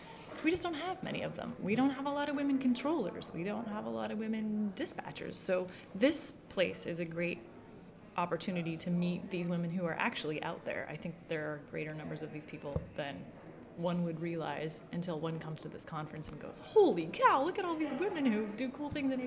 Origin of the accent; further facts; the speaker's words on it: Pacific Northwest, United States; I love fungus. I'm from the Northwest.